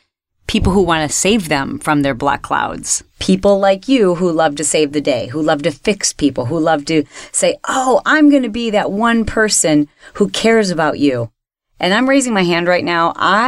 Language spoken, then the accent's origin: English; Michigan, United States; When I was a little girl and we were growing up in Michigan, I had this really long walk home from the bus stop.